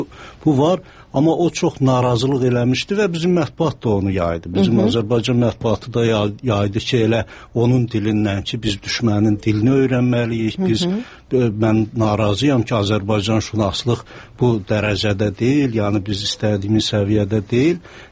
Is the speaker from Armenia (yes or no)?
yes; Armenia; born or raised there; moved away as an adult; now in Azerbaijan